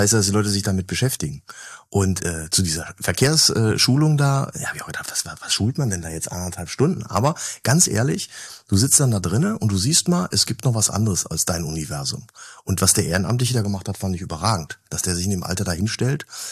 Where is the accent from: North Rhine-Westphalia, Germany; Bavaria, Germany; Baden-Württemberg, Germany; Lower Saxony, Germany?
North Rhine-Westphalia, Germany; Bonn; Naja, ich komme ja nur aus Bonn, aus der Region da.